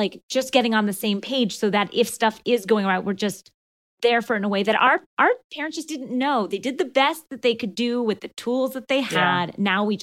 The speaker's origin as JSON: {"language": "English", "region": "the South", "country": "United States", "tie": "born or raised there", "said": "when I was little, I grew up in the South. There weren't a lot of Jews around."}